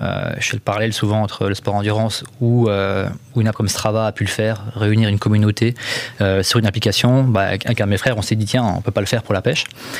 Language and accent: French; Grand Est, France; now in Annecy, France; À la base, je suis des Vosges, moi. Je suis du Nord-Est.